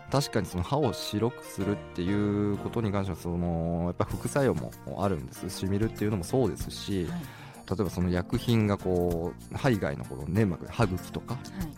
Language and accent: Japanese; Tokushima, Japan; moved away as an adult; now in Niigata, Japan; 四国の徳島出身で、大学で新潟来てからそのまんまずっとこっちに、はい、居座ってるような形です。